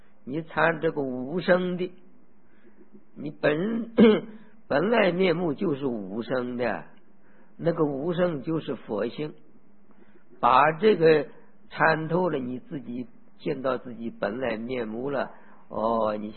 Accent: China; 就是我们中国人你学孔子学儒的话，孔子讲的话都是一样的

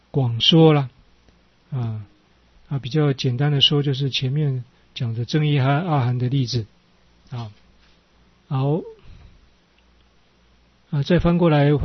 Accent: India; Chinese is a second language; 甚至我们印度人这一个礼就是说我们用最尊贵的头去碰到对方的脚

